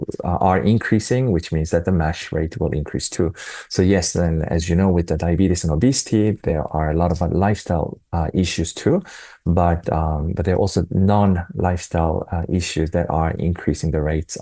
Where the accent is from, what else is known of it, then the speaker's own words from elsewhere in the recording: South Korea; English is a second language; I'm Asian, and I'm from Korea